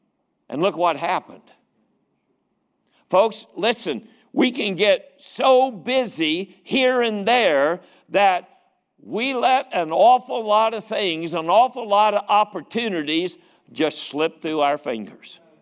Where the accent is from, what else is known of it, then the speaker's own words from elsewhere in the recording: Charleston, United States; also born or lived in Joliet; But so I'd been to Atlanta, and then I grew up there in Charleston. Charleston's not a big city, but I'd never really been anywhere. And then when we moved out to Joliet